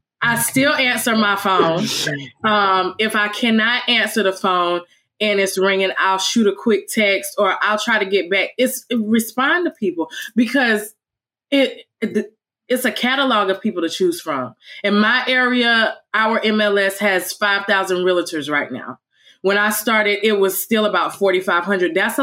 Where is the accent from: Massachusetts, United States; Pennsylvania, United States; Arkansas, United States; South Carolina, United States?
South Carolina, United States; Conway; I don't just hone in on Myrtle Beach because I'm from Conway.